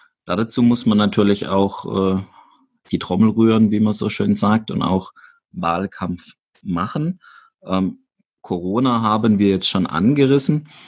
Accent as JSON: {"language": "German", "region": "Baden-Württemberg", "country": "Germany", "tie": "born or raised there", "said": "Freiburg ist dann auch ein gutes Stichwort, also unweit ja auch meiner Heimatgemeinde."}